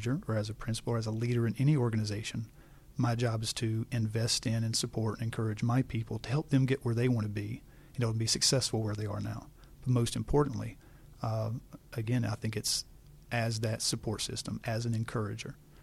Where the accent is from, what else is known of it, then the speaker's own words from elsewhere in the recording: Georgia, United States; Growing up in Georgia, mm-hmm. very familiar with the Georgia Bulldogs